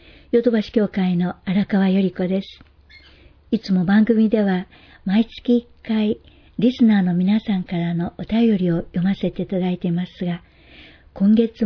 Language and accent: Japanese; Brazil; Japanese is a second language; 私はブラジルで育ったので、初めて見るものばかりで